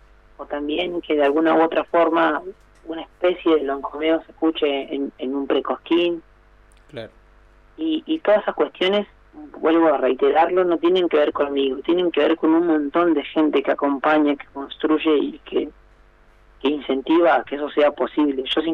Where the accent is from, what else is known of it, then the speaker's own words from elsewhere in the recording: General Roca, Río Negro, Argentina; now in Buenos Aires, Argentina; yo creo que la ciudad me ayudó a mí a volver a reencontrarme con el lugar de donde vengo, y de alguna u otra manera en Buenos Aires se me conoce como